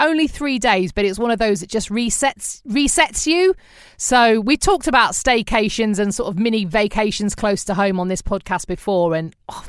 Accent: United States; Watching as I am from the States

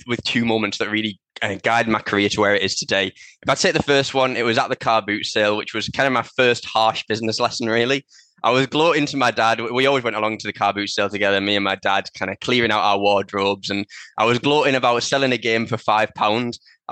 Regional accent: Middlesbrough, North East England, United Kingdom; now in Edinburgh, United Kingdom; You might notice a somewhat familiar accent. I'm actually from Middlesbrough, so it's not far away from yourself, but I live in Edinburgh now, and that's where the business is based.

